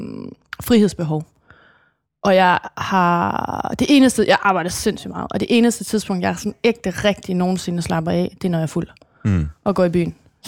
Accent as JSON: {"language": "Danish", "town": "Aalborg", "region": "North Denmark Region", "country": "Denmark", "said": "Altså, jeg kommer fra Aalborg."}